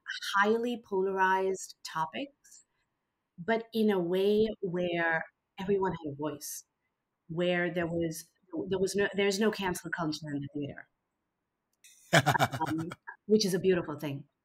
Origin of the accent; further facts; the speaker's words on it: Mumbai, Maharashtra, India; now in United States; My ancestry is Persian. I grew up in Bombay, India, also called Mumbai now. And I have been in the United States for over 20 years.